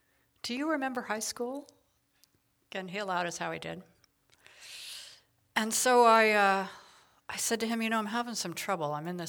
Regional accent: New Mexico, United States; I was born and raised in New Mexico, where we have a lot of desert and a lot of long vistas and no deciduous trees, right? A lot of sun.

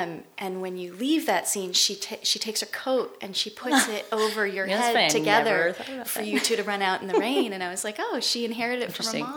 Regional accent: Florida, United States; born there; I was born in Florida, so I can say that.

